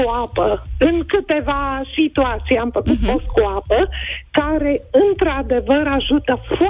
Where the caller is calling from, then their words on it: Brașov, Brașov County, Romania; din Brașov.